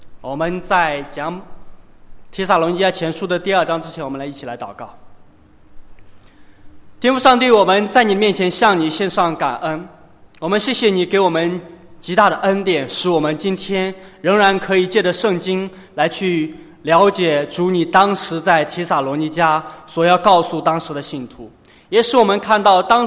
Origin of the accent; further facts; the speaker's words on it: China; 被我们中国人称为中国的耶路撒冷